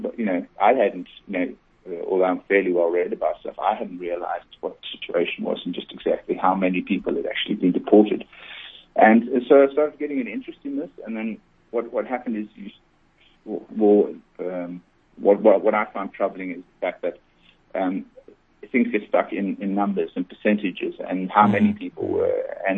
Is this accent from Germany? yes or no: no; Johannesburg, Gauteng, South Africa; also born or lived in Netherlands; I was born in the Netherlands, but my folks emigrated when I was four. So we emigrated in 69 and settled in Johannesburg then. And then I went to English schools in Johannesburg